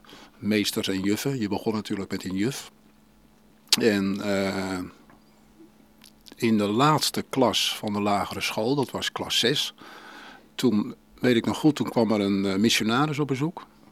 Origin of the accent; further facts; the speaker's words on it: Hoorn, North Holland, Netherlands; born there; Ik ben geboren in Horen, in het ziekenhuis.